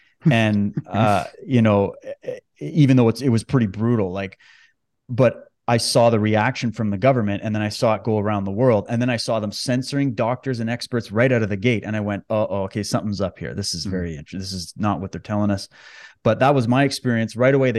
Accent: Canada; Born and raised in Canada. I've lived all over. I've traveled this country many times and I currently live in British Columbia.

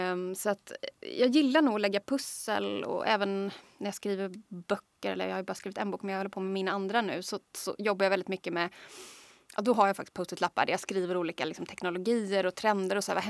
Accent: Småland, Sweden; Jag är uppvuxen i Småland där Centerpartiet är väldigt starka.

